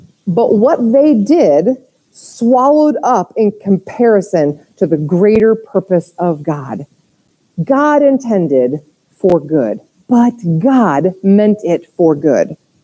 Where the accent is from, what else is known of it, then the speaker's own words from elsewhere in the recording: Sweden; first language Swedish; English is a second language; now in United States; So I was born and raised in Sweden.